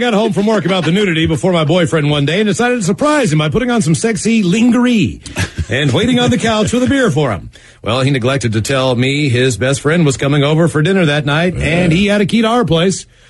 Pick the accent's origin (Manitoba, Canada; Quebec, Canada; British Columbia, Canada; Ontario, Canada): British Columbia, Canada; Victoria; First off, you need to know that I'm from Victoria, British Columbia.